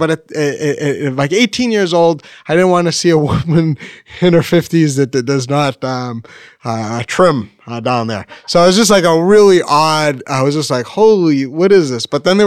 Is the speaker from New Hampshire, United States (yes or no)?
yes; New Hampshire, United States; So I grew up in New Hampshire, and I have one older brother that's 4 years older.